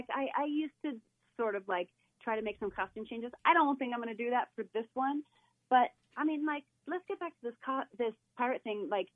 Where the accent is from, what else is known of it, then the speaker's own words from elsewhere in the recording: Castle Rock, Colorado, United States; moved away as an adult; also born or lived in Roaring Fork Valley / Los Angeles; now in New York, United States; I was raised in Castle Rock, I spent my 20s up here in the Roaring Fork Valley, and then I moved down to L.A., tried to do the acting thing, and eventually ended up in New York, where I currently live.